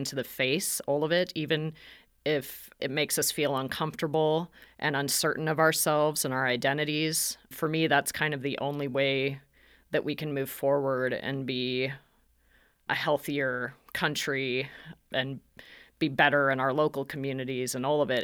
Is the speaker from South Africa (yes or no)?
no; Spokane, Washington, United States; So it's not too far from where I grew up in Spokane, which is in eastern Washington.